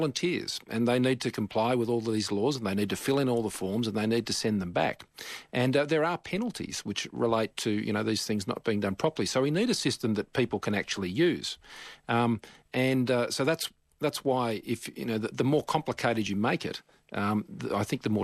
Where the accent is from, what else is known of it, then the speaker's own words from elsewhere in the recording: New South Wales, Australia; I know here in my home state of New South Wales